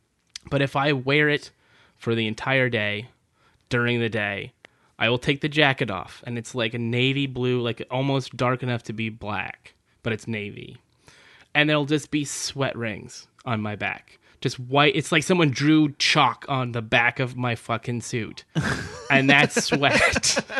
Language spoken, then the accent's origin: English; California, United States; Yeah, you know, I grew up in California where it's quite casual. Where people wear shorts and things all the time.